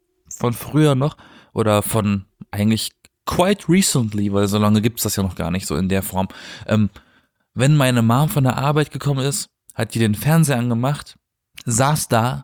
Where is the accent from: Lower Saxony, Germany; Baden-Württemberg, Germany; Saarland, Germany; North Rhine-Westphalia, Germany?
Baden-Württemberg, Germany; ich komme aus einer Berggegend, ich komme aus dem Schwarzwald, ne? Da sind eigentlich viele Skigebiete.